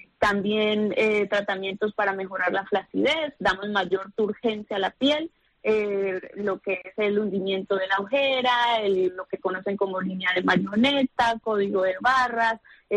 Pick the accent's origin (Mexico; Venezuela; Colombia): Colombia; moved away; Pues imagina que yo vengo de Colombia, ¿no? Para nosotros todo el año puede ser verano.